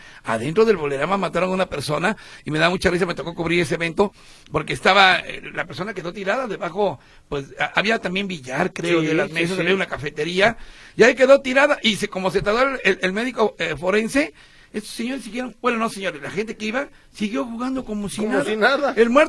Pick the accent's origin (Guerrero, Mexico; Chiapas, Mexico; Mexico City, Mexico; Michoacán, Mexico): Mexico City, Mexico; also born or lived in Veracruz; No, soy también de la Ciudad de México.